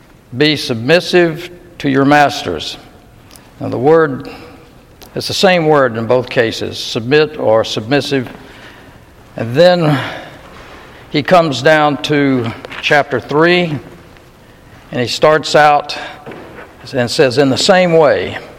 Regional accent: the South, United States; I was raised in the South in the 1940s, 50s, and 60s

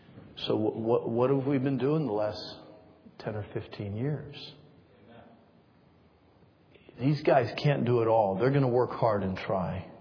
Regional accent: North Carolina, United States; Where are you from? I said, North Carolina.

